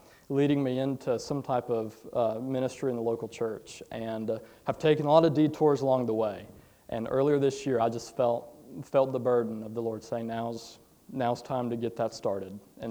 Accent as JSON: {"language": "English", "town": "Chelsea", "region": "Alabama", "country": "United States", "tie": "born or raised there", "said": "I grew up just over in Chelsea. Grew up at Liberty Baptist Church."}